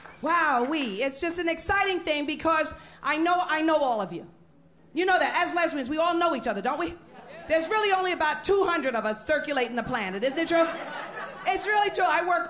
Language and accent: English; New York, United States; Because I'm a New Yorker. And we don't call it camping, we call it homeless.